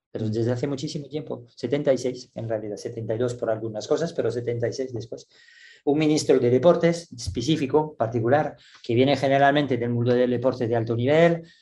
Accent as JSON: {"language": "Spanish", "country": "France", "second_language": "Spanish", "said": "Yo como entrenador francés, yo tenía toda la posibilidad del mundo"}